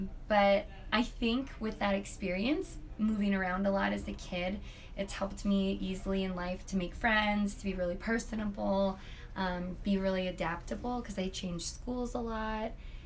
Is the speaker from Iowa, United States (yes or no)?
no; Jacksonville, Florida, United States; born there; also born or lived in Virginia; So I moved around a lot. I was born in Jacksonville, Florida. We moved to Virginia.